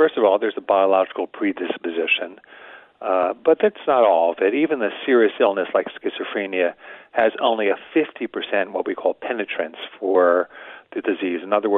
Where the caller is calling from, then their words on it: New York City, New York, United States; I'm calling from New York City, and we have a lot